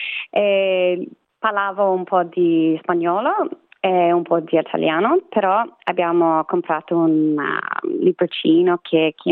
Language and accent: Italian; Adelaide, South Australia, Australia; born there; Italian is a second language; also born or lived in Melbourne; sono australiana e sono nata a Adelaide. Però mi sono trasferita a Melbourne non appena mi è stato possibile. Ho sempre avuto il desiderio di imparare un'altra lingua.